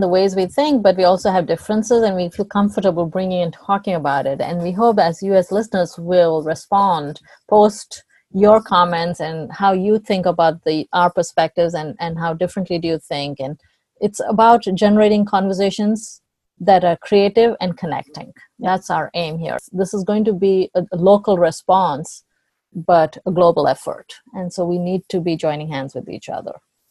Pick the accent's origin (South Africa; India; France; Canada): India; now in New York City, United States; I'm originally from India, and my family of origin is in the other epicenters in India.